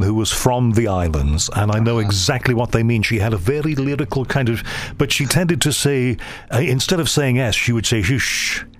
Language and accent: English; Liverpool, North West England, United Kingdom; accent: Liverpool; I'm from Liverpool, as my listeners know. And they know that occasionally I lapse into Liverpool and talking like that, you know, because that's how, you know, a lot of my relatives and people that I grew up with.